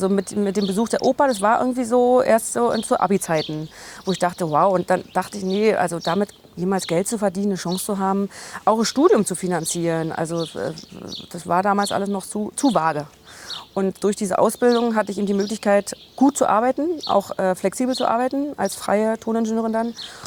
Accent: Belzig, Brandenburg, Germany; eben in Belzig, wo ich herstamme.

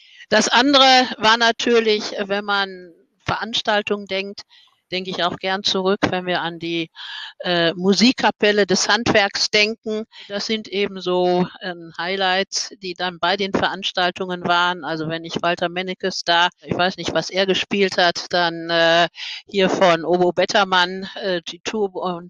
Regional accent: Dortmund, North Rhine-Westphalia, Germany; sondern als Dortmunder.

